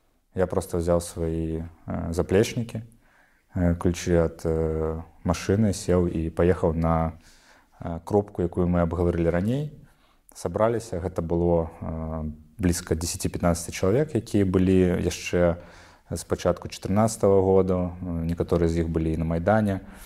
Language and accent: Ukrainian; Belarus; У складі ТРО «Азов», як білоруси